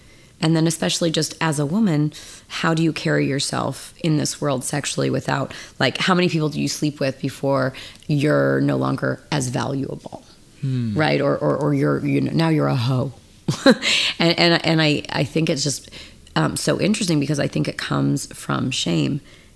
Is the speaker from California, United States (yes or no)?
yes; Mendocino, California, United States; Northern California. I grew up in Mendocino in a log cabin, no electricity, no running water.